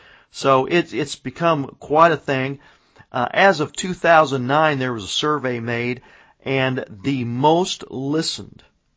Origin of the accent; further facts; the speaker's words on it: Midwest, United States; I'm one of the people that I have ancestry going back into the South a long ways, even though I grew up in the Midwest.